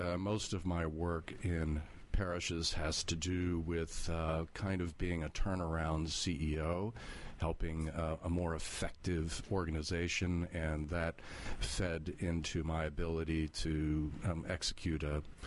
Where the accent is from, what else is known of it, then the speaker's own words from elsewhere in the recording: Baltimore, Maryland, United States; I'm from Baltimore.